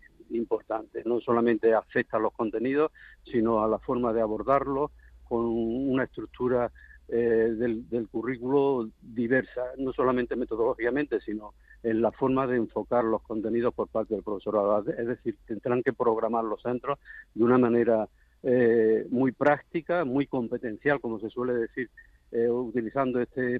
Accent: Spain; creo que como ciudadano y no como presidente de los editores, sino como ciudadano español

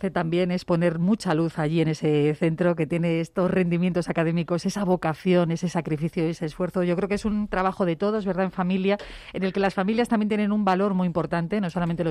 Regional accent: Community of Madrid, Spain; todos los madrileños que estamos en la liga, oye, yo me incluyo

